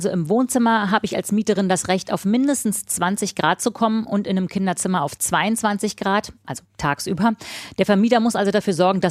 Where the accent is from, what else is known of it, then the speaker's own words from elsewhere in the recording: Berlin, Germany; born there; aber ich als gebürtige Berlinerin werde wirklich manchmal noch von Leuten gefragt, wenn ich sage, ich komme aus Berlin, kommst du aus dem Osten oder aus dem Westen?